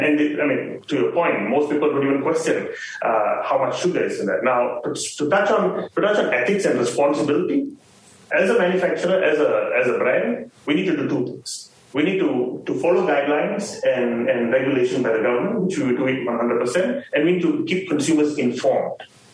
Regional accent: Malaysia; many other ingredients that we consume on a day-to-day basis, being Malaysian, right?

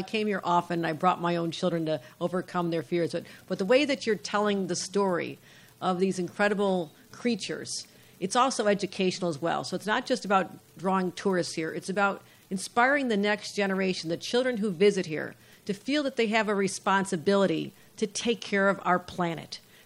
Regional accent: Buffalo, New York, United States; what else we have here in Buffalo. And I will continue to sing the praises of my hometown no matter where I go.

